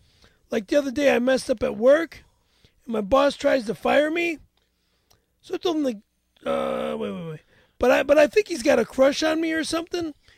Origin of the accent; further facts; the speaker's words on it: Chicago, Illinois, United States; And you're from Milwaukee, and I'm from Chicago.